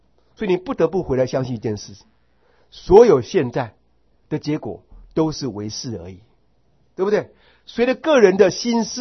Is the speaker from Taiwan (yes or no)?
yes; Taiwan; 只是我们台湾人不涂涂抹抹